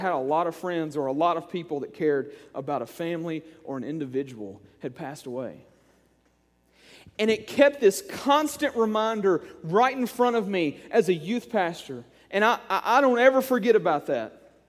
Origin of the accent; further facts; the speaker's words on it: Kentucky, United States; I remember one funeral home when I was a small child in the hometown where I grew up in Western Kentucky.